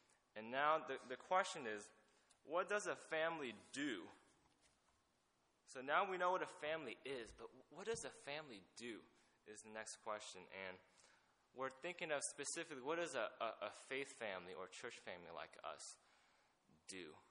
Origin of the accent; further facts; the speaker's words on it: United States; because she grew up in China and I grew up here in the United States, so I don't really know this.